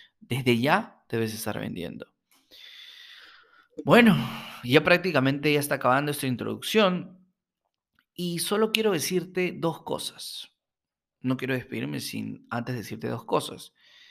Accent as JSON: {"language": "Spanish", "region": "Lima", "country": "Peru", "said": "importarlos y venderlos acá en mi país, en Perú."}